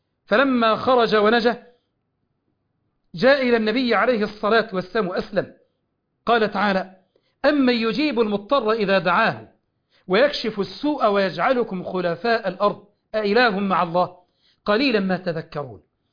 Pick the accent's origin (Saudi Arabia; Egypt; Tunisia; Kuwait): Egypt; عندنا في مصر